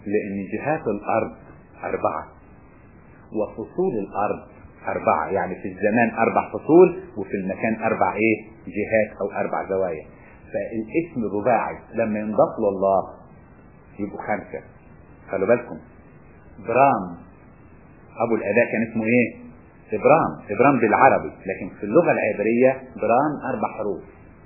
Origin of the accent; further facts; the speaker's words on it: Egypt; بيسمى عندنا في مصر مجلس الشعب